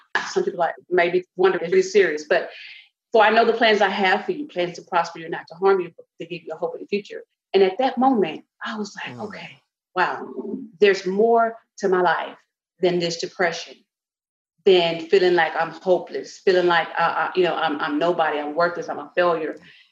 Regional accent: Austin, Texas, United States; now in Houston, United States; I'm from Austin, Texas, by the way, born and raised

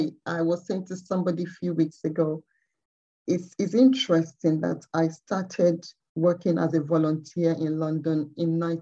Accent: Nigeria; also born or lived in Manchester, United Kingdom; now in United Kingdom; So I came back to the UK. I'm a Mancunian by birth. That means I was born in Manchester, but grew up in Nigeria, Africa.

